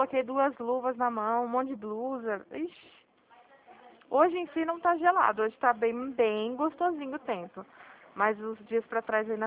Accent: Dracena, São Paulo, Brazil; Eu falo de Dracena, na região de Presidente Prudente.

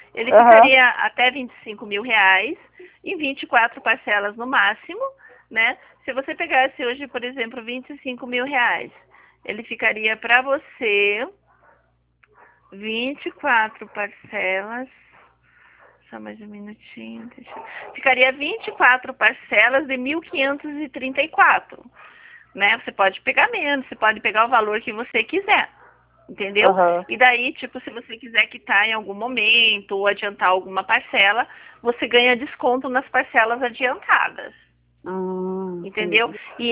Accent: Curitiba, Paraná, Brazil; eu sou de Curitiba.

